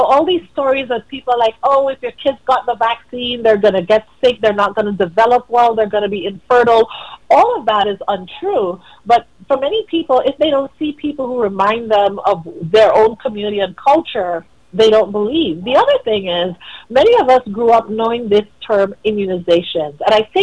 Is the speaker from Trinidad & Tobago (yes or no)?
yes; Tobago, Trinidad & Tobago; as a little girl growing up in Tobago in the early 80s, I had measles.